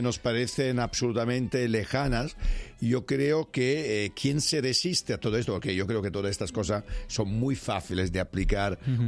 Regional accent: Spain; y todavía en mi pueblo sigue ocurriendo, como aquí en muchos pueblos de España

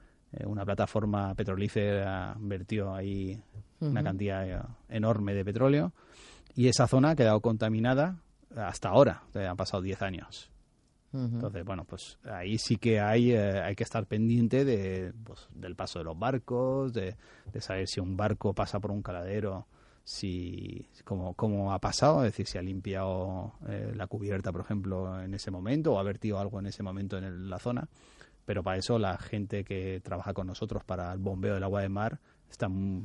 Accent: Alicante, Valencian Community, Spain; somos alicantinos y ya sabes lo que dicen de Alicante, ¿no? La mejor terreta del mundo

